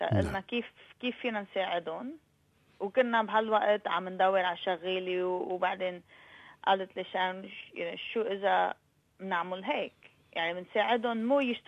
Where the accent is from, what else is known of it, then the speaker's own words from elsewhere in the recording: Syria; نحنا سوريين